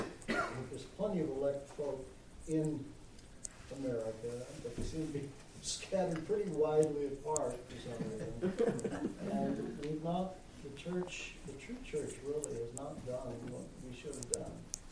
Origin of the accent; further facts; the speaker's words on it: United States; Yeah, right, by birth. I'm an American.